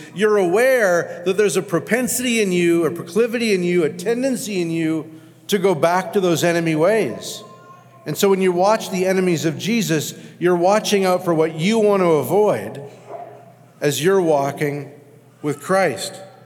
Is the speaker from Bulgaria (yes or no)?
no; Canada; born there; moved away; like I've lived most of my adult life here, almost most of my life adult life here, even though I was born in Canada